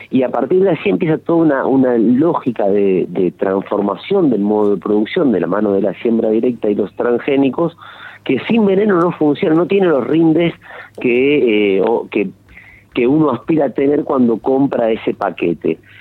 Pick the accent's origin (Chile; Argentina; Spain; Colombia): Argentina; Entre Ríos; yo recuerdo cuando yo era pequeño, soy de Entre Ríos